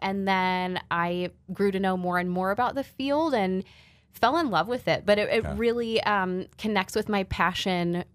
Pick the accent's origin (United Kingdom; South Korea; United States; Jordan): United States; Morton, Illinois; I'm originally from Morton.